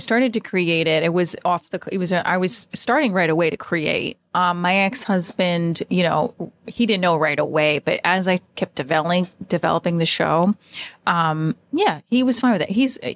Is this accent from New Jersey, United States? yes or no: yes; Clifton, New Jersey, United States; also born or lived in Paterson; I grew up in Clifton. My family was born in I was sort of born and raised in Patterson for like a year, and my whole family was from Patterson.